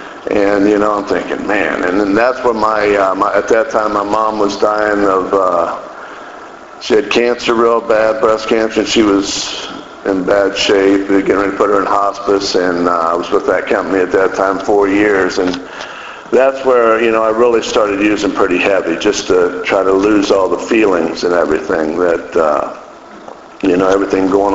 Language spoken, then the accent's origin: English; Fort Myers Beach, Florida, United States; I grew up pretty much on Fort Myers Beach, and as young, I played baseball a lot.